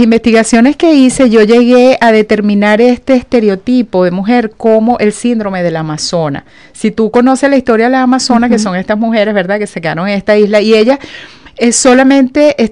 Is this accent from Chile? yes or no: no; Venezuela; viendo lo que era la cultura, sobre todo en mi país, en Venezuela